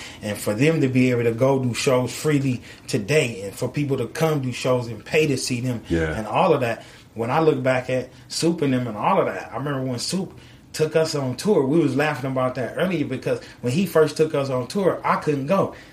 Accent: California, United States; I'm from California, man. We got tough skin.

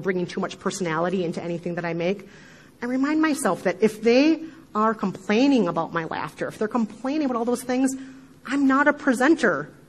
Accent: Midwest, United States; accent: Midwestern; And I remind myself that for every person who feels alienated, irritated, or upset by the sound of my horrible Midwestern accent, that there is somebody else out there who feels seen.

